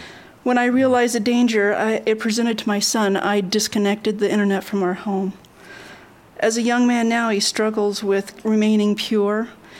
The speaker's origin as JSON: {"language": "English", "region": "Colorado", "country": "United States", "said": "I'm from Colorado."}